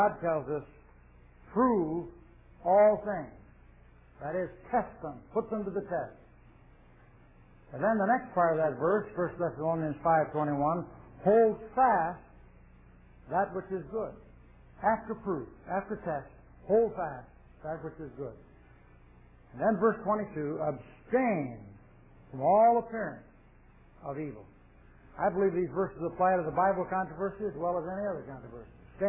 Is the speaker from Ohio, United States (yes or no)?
yes; Berea, Ohio, United States; also born or lived in Elyria, United States; I was born in Elyria, Ohio, and I moved when I was in the first grade to Berea, Ohio, so I am a Berean.